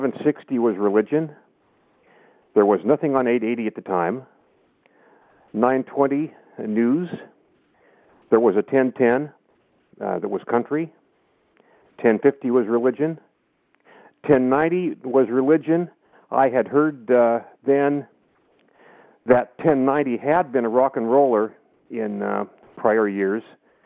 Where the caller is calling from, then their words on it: Eugene, Oregon, United States; in Eugene, Oregon.